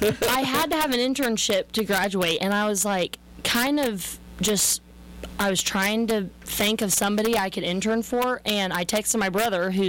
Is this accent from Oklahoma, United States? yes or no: yes; Cashion, Oklahoma, United States; But I grew up in Cashin, Oklahoma. My grandparents are from Leedy, Oklahoma, and I've just always been around livestock.